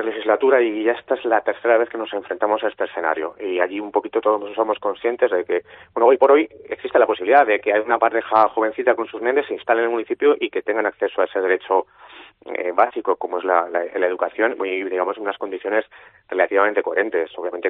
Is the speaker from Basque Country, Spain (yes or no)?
no; Riba de Saelices, Castilla-La Mancha, Spain; y si encima puedo desarrollarla en mi municipio, en mi tierra, pues soy mejor que mejor. Ese escenario es pues prácticamente inviable hoy por hoy en pequeños municipios como este, como es el caso de Riba de Saelices.